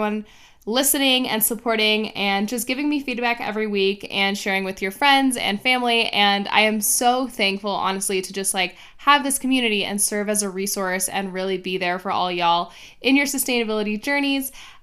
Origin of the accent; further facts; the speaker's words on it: Miami, Florida, United States; now in Arizona, United States; I grew up in Miami.